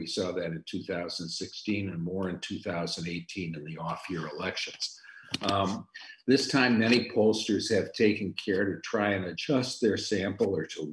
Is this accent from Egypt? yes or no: no; Michigan, United States; 8 points in my home state of Michigan.